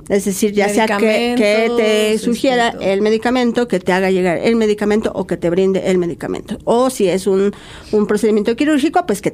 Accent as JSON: {"language": "Spanish", "country": "Mexico", "said": "Porque si somos mujeres mexicanas todas, entonces, ¿cómo es que tengo que trasladarme?"}